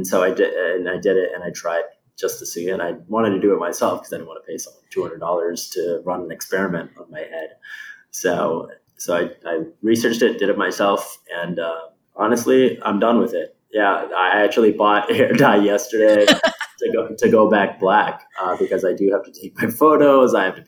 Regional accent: New Jersey, United States; Yeah, so I grew up in New Jersey, North Jersey.

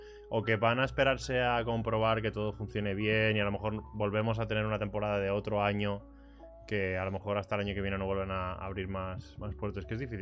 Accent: Castilla-La Mancha, Spain; yo ahí en mi pueblo en Castilla-La Mancha no tengo ni cobertura, o sea, ni 3G.

